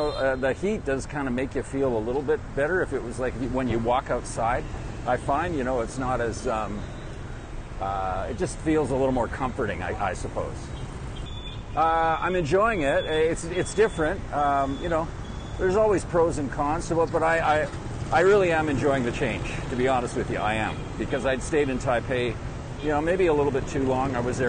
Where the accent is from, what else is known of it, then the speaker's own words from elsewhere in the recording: Vancouver, British Columbia, Canada; moved away; I'm from Canada originally, but I haven't lived there in a few years. I'm from Vancouver.